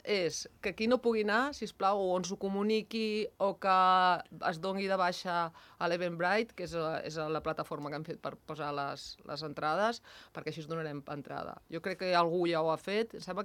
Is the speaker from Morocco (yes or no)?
no; Andorra; la gent sap que sóc d'Andorra. I jo sempre dic, jo sóc d'Andorra.